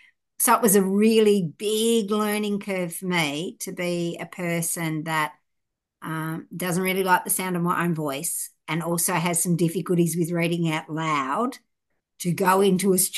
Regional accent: Tasmania, Australia; I grew up in Tasmania and then did a lot of moving in my adult years around sort of different places.

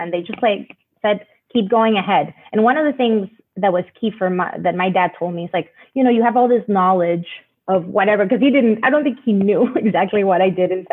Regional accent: Panama; growing up in Panama

